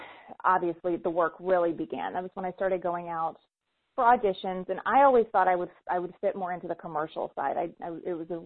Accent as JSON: {"language": "English", "town": "Marietta", "region": "Georgia", "country": "United States", "tie": "born or raised there", "said": "And I was born and raised in Marietta, which is right outside of Atlanta."}